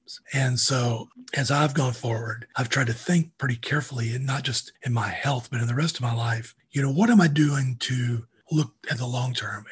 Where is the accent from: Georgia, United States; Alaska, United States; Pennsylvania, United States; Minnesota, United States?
Georgia, United States; now in North Carolina, United States; You know, I'm from the South. I grew up in Georgia. I live in North Carolina now. I've lived in the South for all but 1 year of my life.